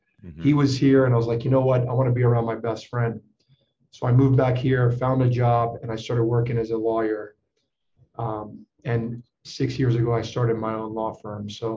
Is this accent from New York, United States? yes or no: no; Lake Charles, Louisiana, United States; We grew up together in Lake Charles.